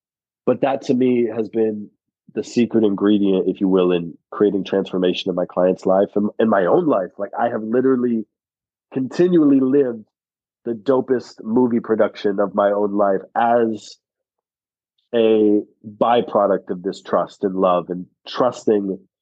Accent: Los Angeles, California, United States; Originally born and raised in Los Angeles, grew up with a family with a lot of love, not a lot of money.

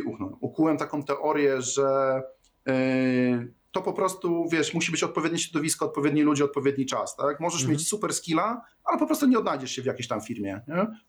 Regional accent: Wrocław, Lower Silesian Voivodeship, Poland; ja jestem z Wrocławia i wcale nie miałem jakichś wielu znajomych, którzy grali tam w tym Wrocławiu

